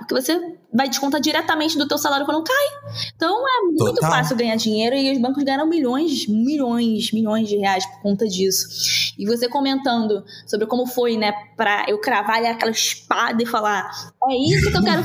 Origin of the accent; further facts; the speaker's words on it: Nova Iguaçu, Rio de Janeiro, Brazil; born there; a gente mora pertinho, né, que é no Rio de Janeiro, e muito próximo, assim, eu nasci em Nova Iguaçu, assim, na Baixada Fluminense, né, no estado do Rio de Janeiro